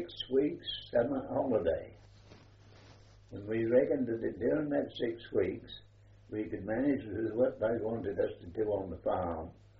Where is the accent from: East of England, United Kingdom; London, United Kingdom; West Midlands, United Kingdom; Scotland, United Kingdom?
East of England, United Kingdom; Fulbourn; moved away; also born or lived in Cambridge; Well, you see, I moved from Cambridge to Fulbourne fairly early in life.